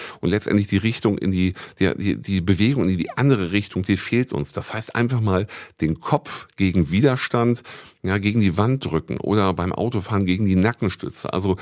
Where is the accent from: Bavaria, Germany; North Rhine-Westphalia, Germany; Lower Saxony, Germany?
North Rhine-Westphalia, Germany; Dortmund; den Dortmund-Slang als auch das Hochgestochene habe ich drauf halt, ja. Und ja, Kind des Ruhrgebiets ist letztendlich wirklich so, in Dortmund geboren und in Bochum studiert